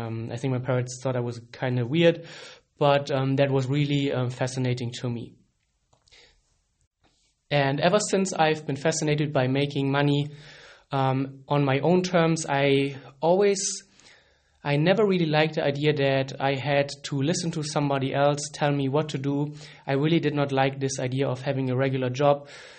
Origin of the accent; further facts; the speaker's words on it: Germany; now in Frankfurt, Germany; We are both from Germany, and right now we're actually living both in Frankfurt, which is the banking city here in, or the banking capital of Germany.